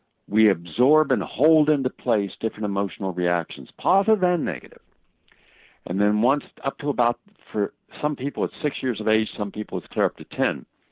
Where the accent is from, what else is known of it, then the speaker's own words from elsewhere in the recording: West Virginia, United States; and I'm from West Virginia, I love rockabilly, and I love a lot of different types of music. Rockabilly is what I grew up on, and rock and roll I grew up on.